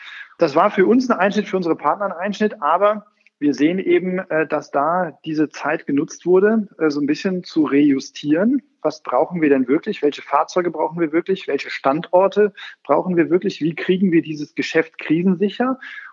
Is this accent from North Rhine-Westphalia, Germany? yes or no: yes; Aachen, North Rhine-Westphalia, Germany; das ist natürlich immer ein bisschen verfälscht, wenn man das als Aachener sagt